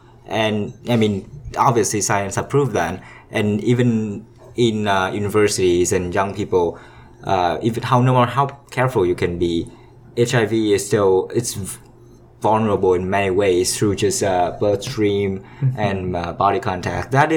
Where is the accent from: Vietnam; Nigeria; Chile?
Vietnam; from how I grew up in Vietnam, which is quite close to China.